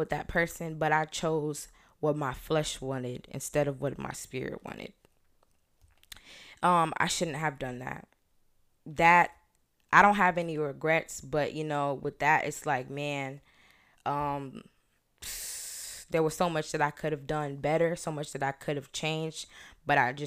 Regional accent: Orlando, Florida, United States; I'm from Orlando. I'm from Florida. I'm from Orlando.

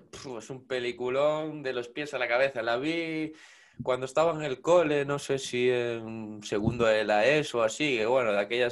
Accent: Galicia, Spain; Sí, nosotros además que somos gallegos, en la televisión gallega nos ponían todo ese tipo de dibujos con el idioma y demás

